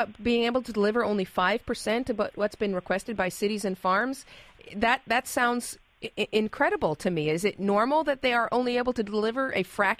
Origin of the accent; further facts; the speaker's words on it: California, United States; I grew up in Southern California.